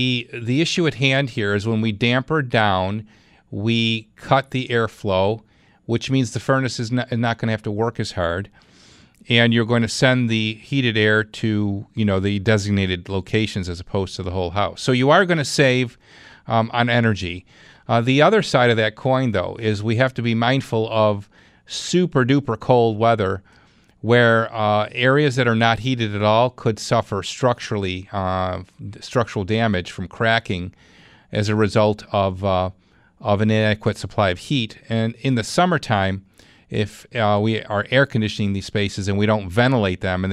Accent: Clarence, New York, United States; Let's go to Clarence. That's my hometown.

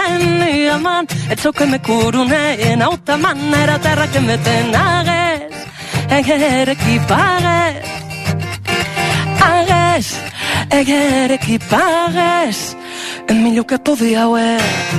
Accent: Catalonia, Spain; first language Aranese; Catalan is a second language

